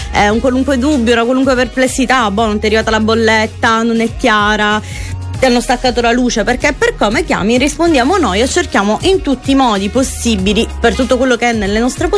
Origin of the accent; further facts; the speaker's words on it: Palermo, Sicily, Italy; confido nel fatto, da palermitana, confido nel fatto che i veri palermitani, che hanno nel cuore la loro terra